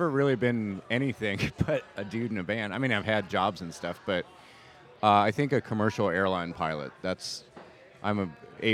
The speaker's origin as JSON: {"language": "English", "region": "New York", "country": "United States", "tie": "born or raised there", "said": "I'm like, and I grew up in New York"}